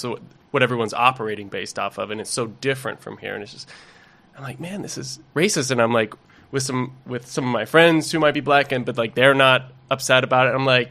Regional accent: Texas, United States; moved away as an adult; now in New York City, United States; None of us are from New York City. I'm from Texas. And it's just interesting going back home.

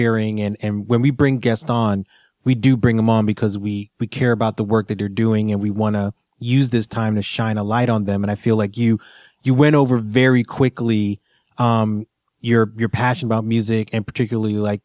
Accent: Brooklyn, New York, United States; You know, and it's Brooklyn and I'm from Brooklyn.

